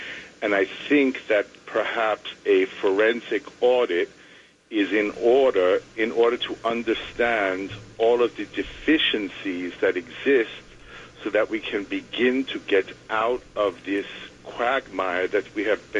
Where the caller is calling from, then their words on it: Manhattan, New York, United States; Good evening. … I'm calling from Manhattan.